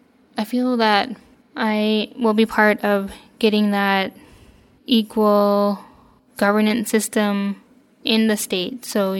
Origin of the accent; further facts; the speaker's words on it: Rampart, Alaska, United States; my hometown, which is Rampart. And it is a small Athabaskan fishing community located, I would say, mid-Yukon River.